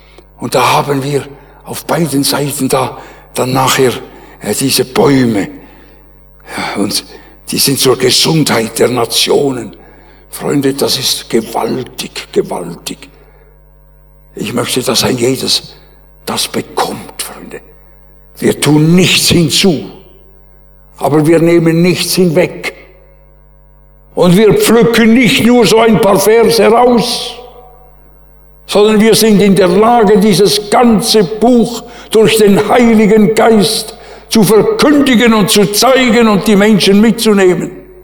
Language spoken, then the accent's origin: German; Bern, Switzerland; Ich bin Berner Oberländer. Aber im Frauenspital in Bern geboren.